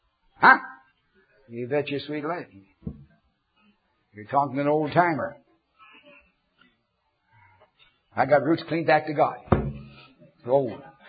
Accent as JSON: {"language": "English", "country": "Canada", "tie": "born there", "said": "Don't tell me I'm a Canadian by birth."}